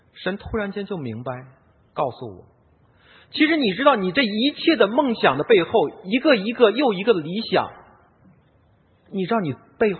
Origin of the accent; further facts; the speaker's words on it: Tianjin, China; 我是天津人，